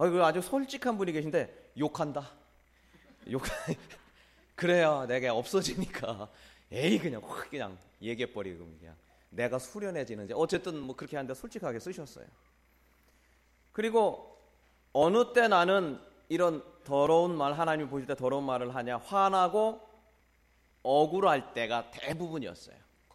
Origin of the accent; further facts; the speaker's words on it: Chungcheong, South Korea; 제가 충청도 사람이라 웬만하면 화안 내거든요.